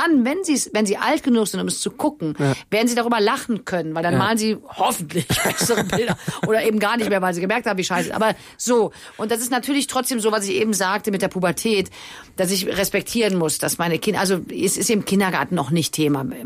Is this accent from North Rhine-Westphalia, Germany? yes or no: yes; Viersen, North Rhine-Westphalia, Germany; now in Cologne, Germany; Köln ist meine Heimat geworden. Ne? Also die Heimat ist klar das, wo man sich zu Hause fühlt. Ne? Und meine Heimat ist trotzdem nicht, also Viersen ist deswegen nicht mehr nicht Heimat, aber jetzt ist mein Lebensmittelpunkt Köln.